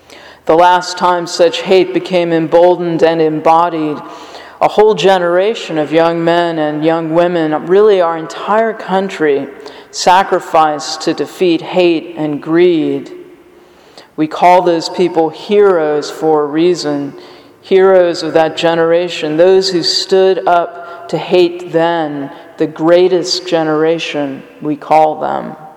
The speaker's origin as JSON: {"language": "English", "town": "Charlottesville", "region": "Virginia", "country": "United States", "tie": "born or raised there", "said": "I grew up in Charlottesville, right outside the town in Albemarle County. I graduated from Western Albemarle High School. Then I went back to Charlottesville for graduate school."}